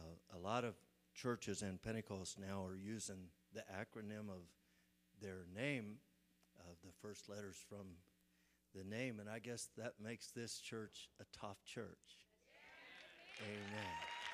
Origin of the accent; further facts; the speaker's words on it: Ohio, United States; born there; I was born in Southern Ohio. I've lived all over